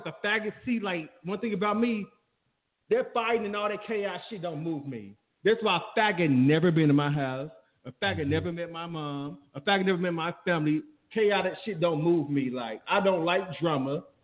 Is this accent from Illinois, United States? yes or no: yes; Chicago, Illinois, United States; my life, the way I grew up in Chicago, like, I'm the only gay boy in my family.